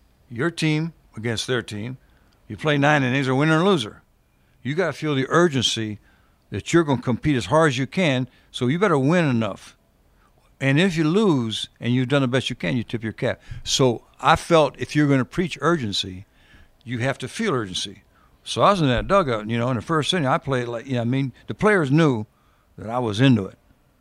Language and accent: English; Tampa, Florida, United States; born there; I said, man, I was born in Tampa. My dad's taking me to Lang Field.